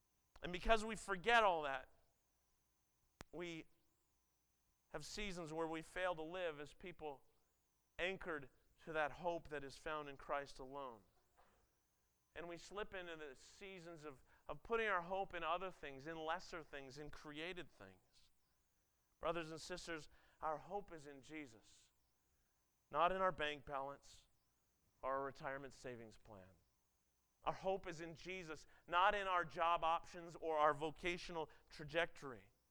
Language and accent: English; Ontario, Canada; I grew up on the Great Lakes, right by the Welland Canal. I could ride my bike there in 10 minutes.